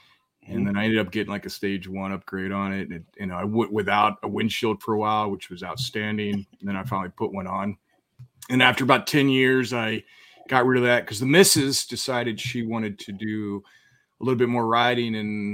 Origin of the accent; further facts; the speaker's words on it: Colorado, United States; I grew up in Colorado. And I'm a big football fan.